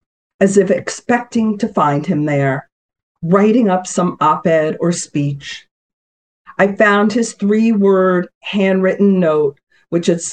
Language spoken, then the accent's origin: English; New York, United States; So this also draws on just my being a New Yorker, the other beautiful people.